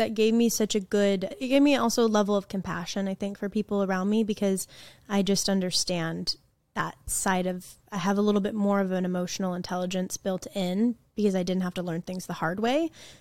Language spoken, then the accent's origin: English; Oregon, United States; I grew up in Oregon, which is like very much hippy dippy land, and which I love.